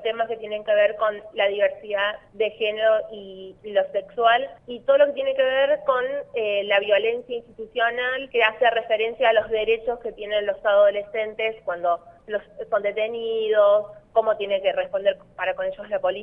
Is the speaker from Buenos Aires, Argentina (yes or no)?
no; Córdoba, Argentina; now in Santa Cruz, Argentina; Vengo desde la provincia de Córdoba, hace relativamente poco estoy viviendo en Santa Cruz y tengo mucha experiencia de trabajo allá